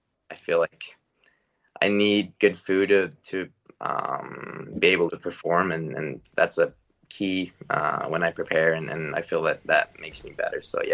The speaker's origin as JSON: {"language": "English", "country": "Sweden", "first_language": "Swedish", "second_language": "English", "said": "Then I'm like, okay, maybe I should start counting in Swedish because that's my native language."}